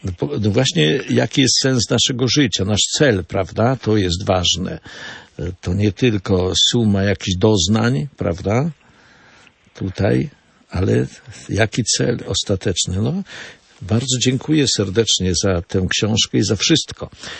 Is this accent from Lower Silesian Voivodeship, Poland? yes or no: no; Olkusz, Lesser Poland, Poland; bo ja jestem niedaleko Sosnowca z Wolkusza.